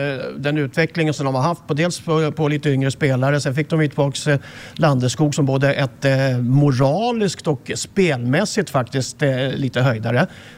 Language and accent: Swedish; Sweden; Jag är svensk, så jag kan bara välja